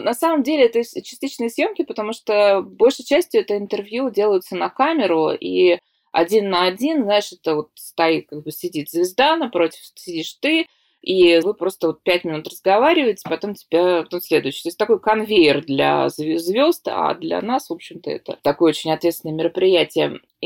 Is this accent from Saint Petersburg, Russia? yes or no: yes; Saint Petersburg, Russia; Я говорю, из Санкт-Петербурга.